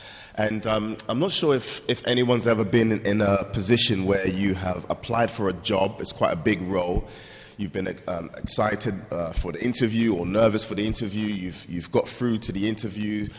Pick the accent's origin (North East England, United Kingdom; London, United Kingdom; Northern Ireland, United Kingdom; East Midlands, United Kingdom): London, United Kingdom; Croydon; born and raised in Croydon. Love that place. God is there.